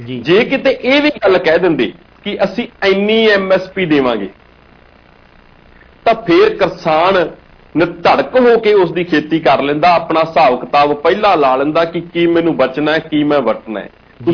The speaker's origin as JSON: {"language": "Punjabi", "town": "Bathinda", "region": "Punjab", "country": "India", "said": "ਤੇ ਮੈਂ ਜੇਕਰ ਆਪਣੀ ਗੱਲ ਕਰਾਂ ਤਾਂ ਮੈਂ ਬਠਿੰਡੇ ਤੋਂ ਆ"}